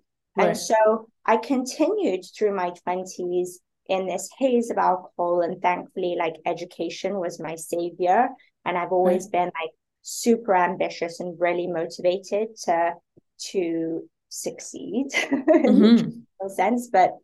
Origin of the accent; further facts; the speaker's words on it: Spain; also born or lived in London, United Kingdom; I grew up in Spain.